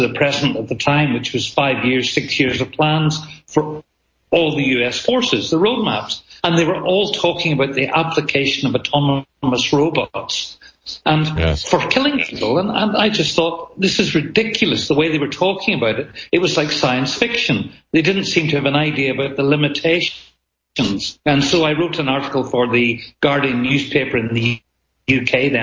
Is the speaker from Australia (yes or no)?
no; Northern Ireland, United Kingdom; because I'm from Northern Ireland and we know about bomb disposal there.